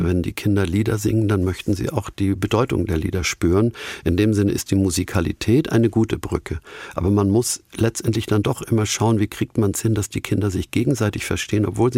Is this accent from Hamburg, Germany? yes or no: yes; Hamburg, Germany; Dieser Fluss hat mich ja eigentlich als Hamburger immer als elbabwärts geprägt. Mein Vater war Seemann.